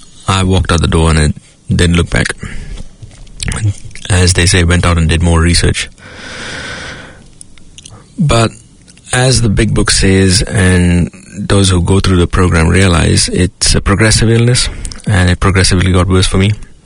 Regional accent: India; where I grew up in India.

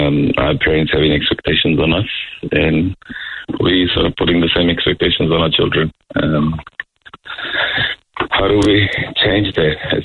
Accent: India; my wife is Maori and I'm Indian, so sometimes I'm stuck in the expectations that, you know, my children should follow my culture beliefs

